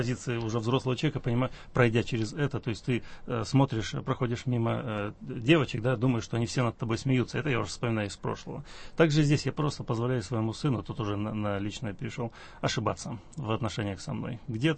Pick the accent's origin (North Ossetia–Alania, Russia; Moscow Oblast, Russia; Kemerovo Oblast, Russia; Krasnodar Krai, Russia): Krasnodar Krai, Russia; Krasnodar; а я, приехав из Краснодара, был несколько шокирован.